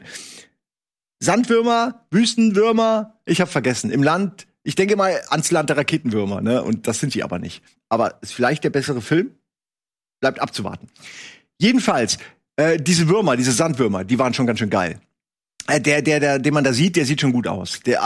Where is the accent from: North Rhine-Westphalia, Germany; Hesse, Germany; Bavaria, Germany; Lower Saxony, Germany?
Hesse, Germany; Lohrhaupten; also born or lived in Hanau; Aus Hessen. Hessen, ich kann euch ja zeigen, wo ich geboren bin. Also geboren bin ich in Hanau, aber aufgewachsen bin ich in Lohrhaupten. Das ist winzig.